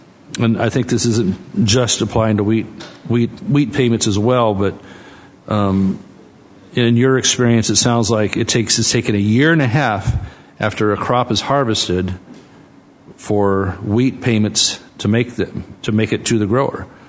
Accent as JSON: {"language": "English", "region": "California", "country": "United States", "tie": "born or raised there", "said": "My home state of California, you know, electricity is going to continue to go through the roof as generation is taken offline."}